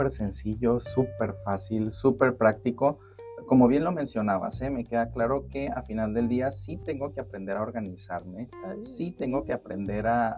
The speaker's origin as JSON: {"language": "Spanish", "country": "Mexico", "said": "como mexicanos, cómo arraigamos y cómo nos relacionamos de alguna manera con la comida."}